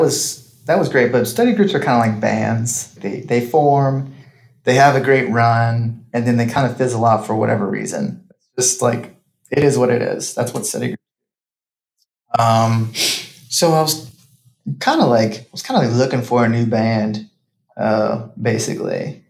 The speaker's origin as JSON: {"language": "English", "town": "Dallas", "region": "Texas", "country": "United States", "tie": "born or raised there", "said": "It was in Dallas at the time, which is my hometown."}